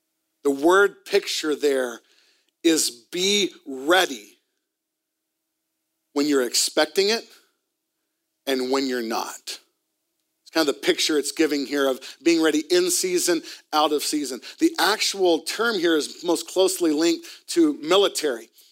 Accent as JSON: {"language": "English", "town": "Vancouver", "region": "British Columbia", "country": "Canada", "said": "And I'm from Vancouver, right?"}